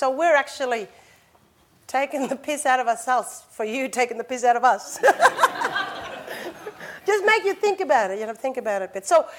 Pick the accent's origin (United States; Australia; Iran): Australia; when I did tell them that I was Australian